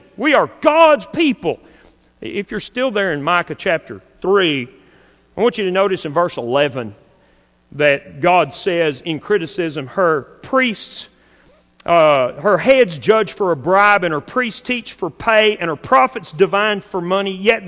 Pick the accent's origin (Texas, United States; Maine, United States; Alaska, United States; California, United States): Texas, United States; Slaton; My neighbors, our next-door neighbors, when I was growing up in Slayton, Texas, they were getting a divorce.